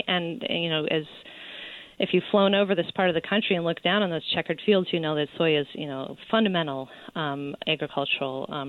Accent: East Coast, United States; So I'm a sixth generation Midwesterner, but I grew up on the East Coast. And in fact, I went to college in Connecticut.

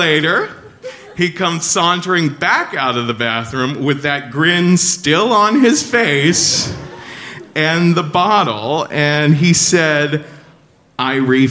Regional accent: Cincinnati, Ohio, United States

